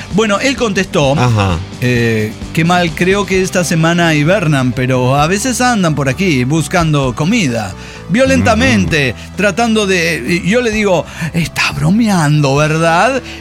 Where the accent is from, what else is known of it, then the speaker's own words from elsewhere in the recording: Costa Rica; soy tica, quiero ver un oso